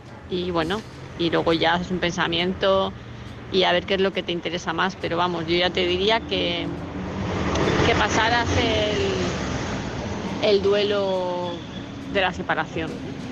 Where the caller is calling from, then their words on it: Palma de Mallorca, Balearic Islands, Spain; de Palma de Mallorca.